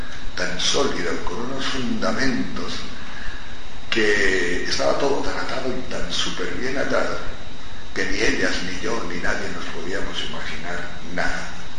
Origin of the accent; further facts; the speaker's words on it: Madrid, Community of Madrid, Spain; Digo, de Madrid, vengo de Madrid.